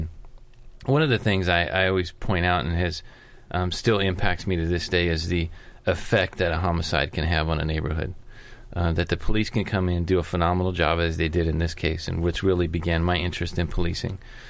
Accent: Oakland, California, United States; But certainly growing up in the Hispanic areas, you had the Norteños that kind of controlled the area from the Hispanic gang side. And they were always at war with a group called the Cedeños or the Border Brothers, which were far east Oakland.

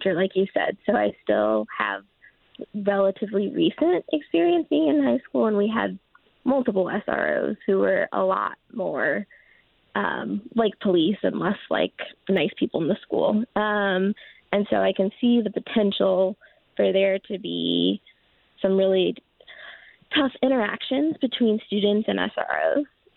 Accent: Cleveland, Ohio, United States; I grew up in Cleveland. We had like 3 or 4 officers.

